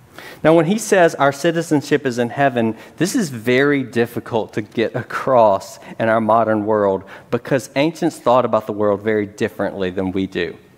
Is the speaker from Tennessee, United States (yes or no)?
yes; Memphis, Tennessee, United States; Now, I'm from Memphis, and that song is all about Memphians' traditions and laws and customs and calendars and culture